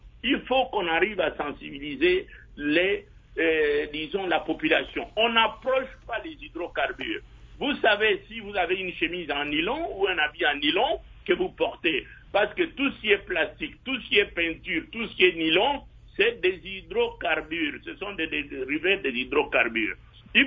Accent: DR Congo; Je suis Congolais

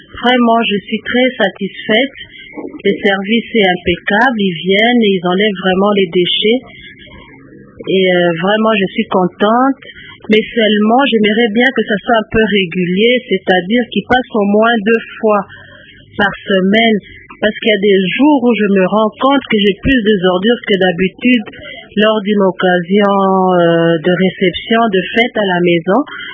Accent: DR Congo; ici chez nous, au Congo

